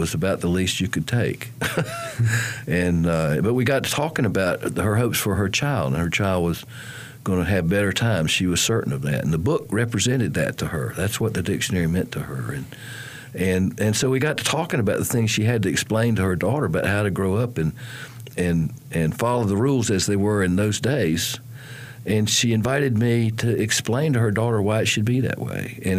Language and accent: English; High Point, North Carolina, United States; But I grew up in High Point at a time where on a Saturday night date, we might be at the A&W root beer place on North Main Street